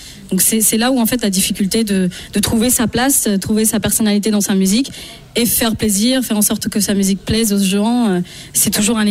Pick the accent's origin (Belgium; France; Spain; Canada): Spain; also born or lived in Goa, India; Donc j'ai grandi en Espagne, ce qui a fait que quand j'étais petite, j'écoutais énormément de flamenco et de musique latine. Je suis indienne, donc je suis née en Inde, à Goa, qui est une ville colonisée par les Portugais.